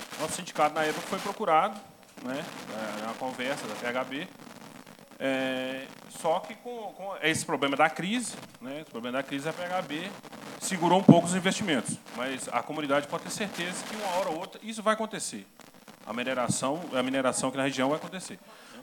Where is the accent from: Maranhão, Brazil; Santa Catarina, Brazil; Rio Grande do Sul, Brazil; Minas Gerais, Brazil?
Minas Gerais, Brazil; Antônio Pereira; Vou falar com conhecimento de causa, que eu sou de Antônio Pereira, nós vimos muito isso.